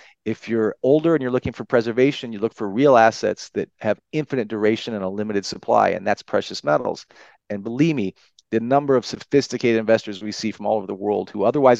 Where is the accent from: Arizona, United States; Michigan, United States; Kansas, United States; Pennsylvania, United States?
Michigan, United States; I love growing up in Michigan. It's not the same country I grew up in 40 years ago.